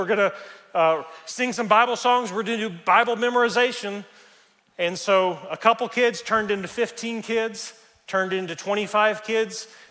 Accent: Tennessee, United States; There was a farmer back in Tennessee, and we're from Tennessee, right?

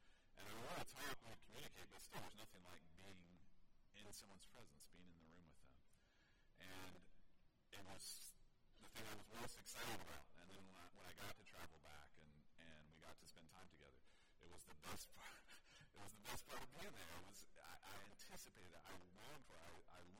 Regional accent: Oklahoma, United States; But we grew up in Oklahoma, and she was in Oklahoma, and I was going to college in Hawaii, which is really far from Oklahoma.

